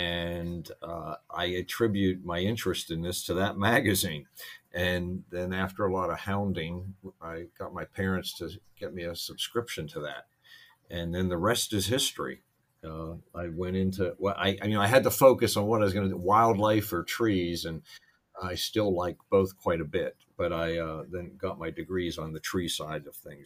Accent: Pittsburgh, Pennsylvania, United States; I grew up in Pittsburgh, and when we said we'd go play out in the woods, it would just be a little strip of trees between, you know, homes in the community that I lived in.

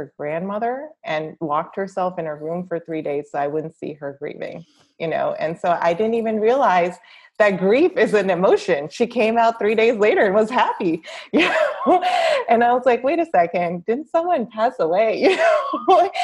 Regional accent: India; I'm an Indian woman

